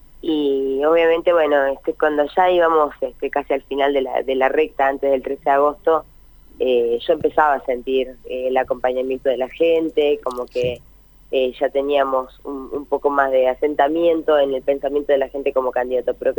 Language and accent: Spanish; Allen, Río Negro, Argentina; Yo soy de Allen, una zona con la producción frutícola como bandera